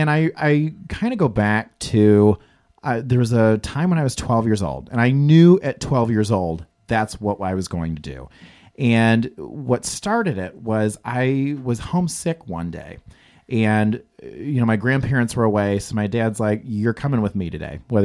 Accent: Illinois, United States; So I'm actually from Western Illinois. So in the Quad City area, okay. It's two cities in Iowa, two cities in Illinois. I'm from the Illinois side of the river. I've never actually lived in Iowa.

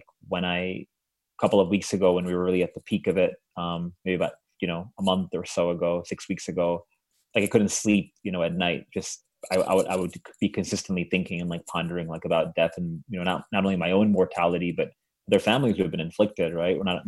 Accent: Long Island, New York, United States; So I grew up here in Long Island, in New York.

